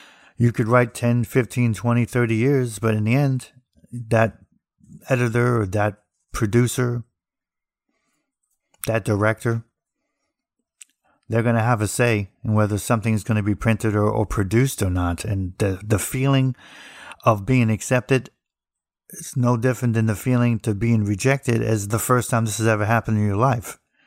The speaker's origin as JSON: {"language": "English", "region": "New Jersey", "country": "United States", "said": "And I'm originally from New Jersey, so being tough was necessary when you're in the neighborhood."}